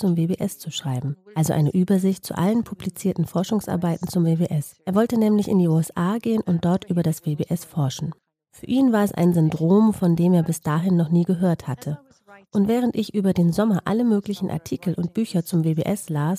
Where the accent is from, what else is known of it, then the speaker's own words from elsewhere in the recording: Antwerp, Flanders, Belgium; now in London, United Kingdom; Ich komme aus dem belgischen Teil. Ich komme aus Antwerpen.